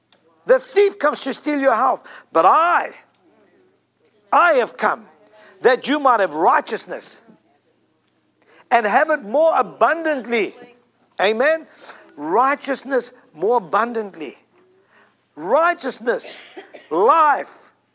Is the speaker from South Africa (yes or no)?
yes; South Africa; I was sick growing up in South Africa all the time.